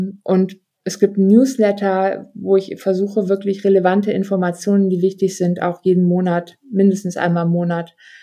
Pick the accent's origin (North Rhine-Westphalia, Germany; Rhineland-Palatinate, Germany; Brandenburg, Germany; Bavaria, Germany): North Rhine-Westphalia, Germany; Düsseldorf; ich komme aus Düsseldorf, eine Region in NRW, die hier Rhein-Ruhr sehr dicht besiedelt ist.